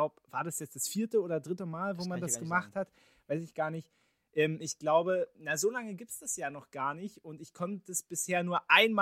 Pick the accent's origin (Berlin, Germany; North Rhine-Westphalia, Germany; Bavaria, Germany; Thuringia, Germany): Berlin, Germany; ich bin ein Berlin-Lichtenberger Jung